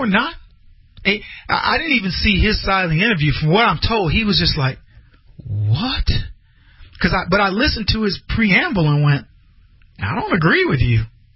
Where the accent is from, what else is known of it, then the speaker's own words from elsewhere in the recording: United Kingdom; I grew up in Britain